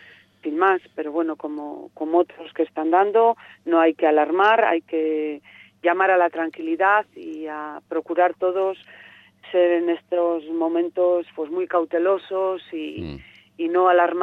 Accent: Laredo, Cantabria, Spain; ciudadana y laredana, pero luego como alcaldesa de este pueblo estoy súper orgullosa, no, lo siguiente, de mi pueblo.

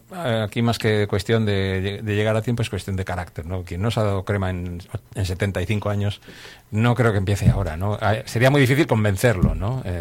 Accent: Laredo, Cantabria, Spain; ya que somos del pueblo y somos de Laredo

